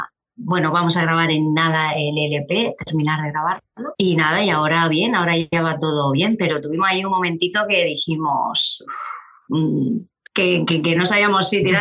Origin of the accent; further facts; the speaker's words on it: Cartagena, Region of Murcia, Spain; nosotros somos de Cartagena, que está en la región de Murcia